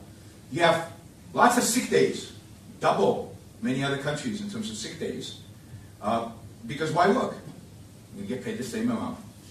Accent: Israel; and I am Jewish, I grew up in Israel

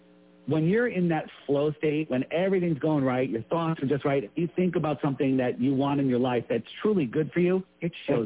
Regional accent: Connecticut, United States; You know, I grew up in the East Coast in Fairfield County. You know, I live in this bubble.

